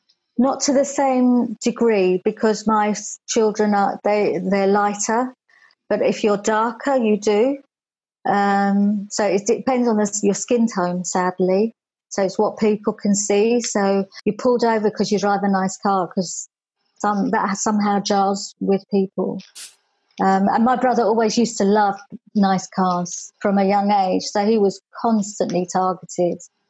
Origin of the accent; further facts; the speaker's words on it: Tottenham, London, United Kingdom; also born or lived in Haringey; So I was born in Haringey, but we grew up in Tottenham.